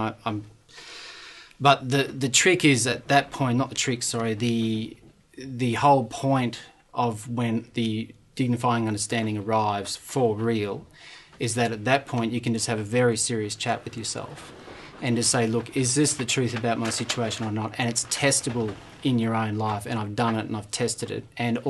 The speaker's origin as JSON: {"language": "English", "town": "Brisbane", "region": "Queensland", "country": "Australia", "tie": "born there", "said": "I was born in Brisbane"}